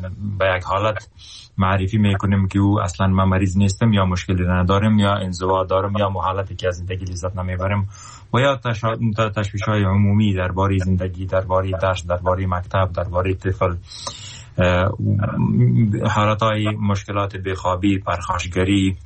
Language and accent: Persian; Afghanistan; میگم من افغان هستم،